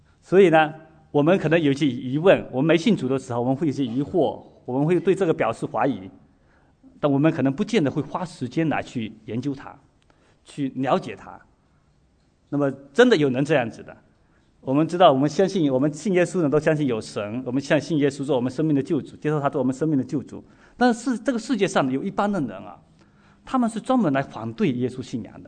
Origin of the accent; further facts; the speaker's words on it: China; 就好像我们中国人啊